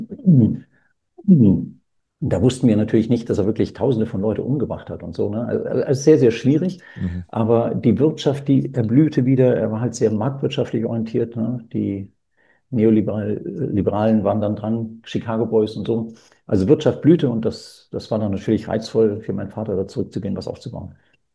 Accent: Chile; also born or lived in Germany; Ja, ich bin halt in Chile aufgewachsen. Ich war von 8 bis 15 war ich in Deutschland.

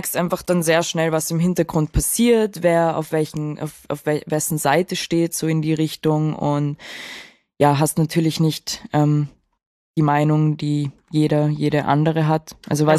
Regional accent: Vienna, Austria; Wien ist meine Heimatstadt und ich habe vor, hier zu bleiben.

